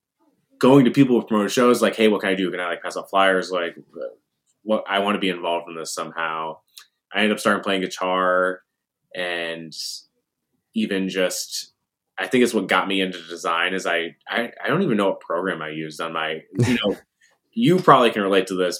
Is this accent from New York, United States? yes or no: yes; Watertown, New York, United States; I grew up in Watertown, New York.